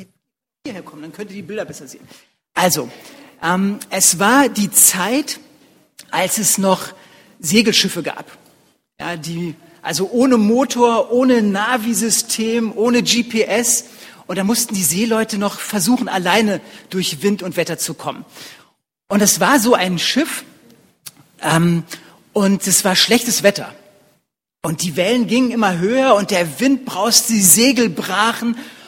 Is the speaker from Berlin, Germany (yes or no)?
yes; Berlin, Germany; ich komme ursprünglich aus Berlin, meine Frau kommt aus Rothenburg ob der Tauber